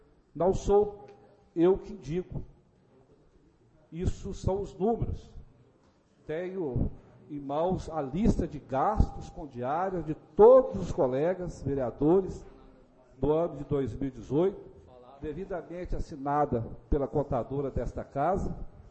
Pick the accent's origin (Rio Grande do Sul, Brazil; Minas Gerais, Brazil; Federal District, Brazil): Minas Gerais, Brazil; Muzambinho; fui nascido e criado em Muzambinho, pretendo aqui morrer